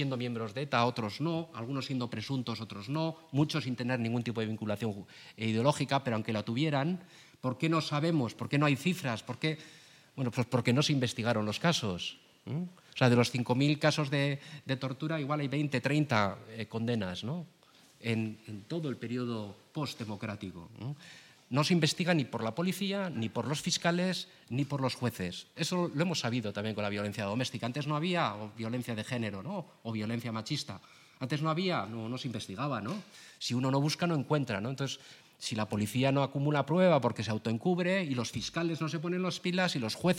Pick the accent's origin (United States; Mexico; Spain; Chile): Spain; Basque Country; yo, como yo vengo del País Vasco, pues es mi tema, ¿no?